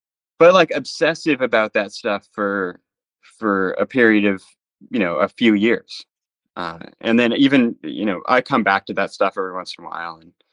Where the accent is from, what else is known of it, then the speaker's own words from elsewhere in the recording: Maine, United States; I grew up here in Maine, so I'm kind of in a small town, so I'm far away from a lot of stuff.